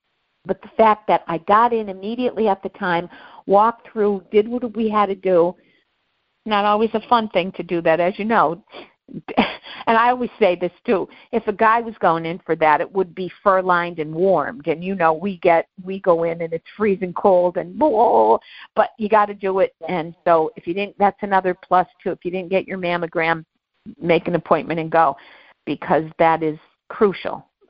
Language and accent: English; Scranton, Pennsylvania, United States; born there; I was born in Scranton State Hospital back in 1961